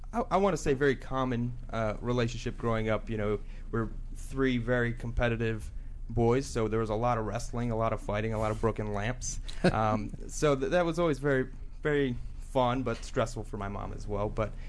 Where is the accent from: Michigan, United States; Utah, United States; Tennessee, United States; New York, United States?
Michigan, United States; I grew up in Michigan.